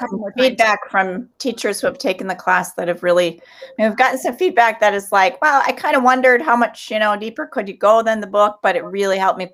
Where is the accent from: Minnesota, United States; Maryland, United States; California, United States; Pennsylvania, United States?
Minnesota, United States; There's Minnesota, my home state.